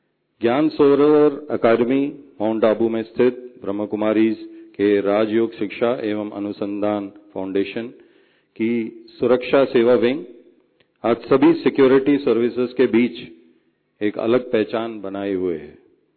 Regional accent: South India, India; Hindi is a second language; मैं दक्षिण भारत का रहने वाला हूँ, तो अगर मेरी हिंदी में कुछ ऊंच नीच हो जाए तो मुझे प्लीज क्षमा करें

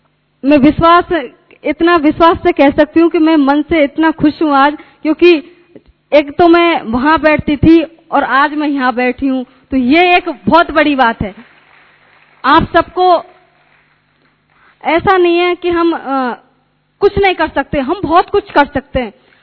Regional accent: Bharatpur, Rajasthan, India; मैं भरतपुर से आती हूँ

